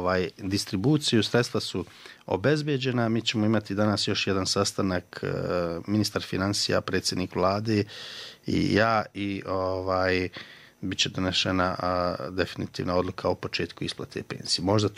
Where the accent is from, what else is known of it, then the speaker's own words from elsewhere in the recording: Bijeljina, Republika Srpska, Bosnia & Herzegovina; pošto ja dolazim iz Bijeljine, ista situacija je u Bijeljini.